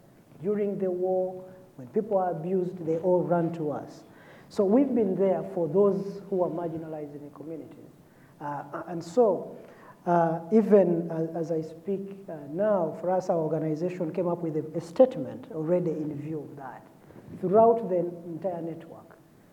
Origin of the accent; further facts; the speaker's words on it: Western Region, Uganda; No, I'm not related to Elioda Tumwesigye, but we come from, we are all from the Southwest. He comes from the western part of the South, and I come from the deeper South.